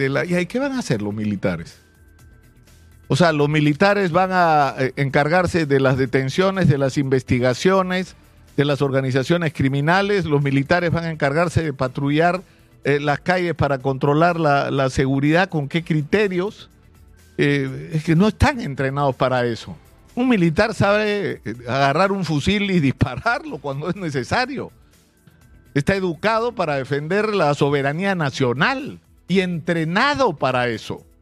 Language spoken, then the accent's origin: Spanish; Peru; la necesidad de reencontrarnos como peruanos